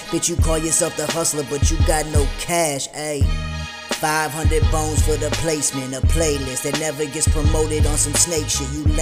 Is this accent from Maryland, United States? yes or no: yes; Maryland, United States; I am a artist from Maryland, and I got some shit to say, man.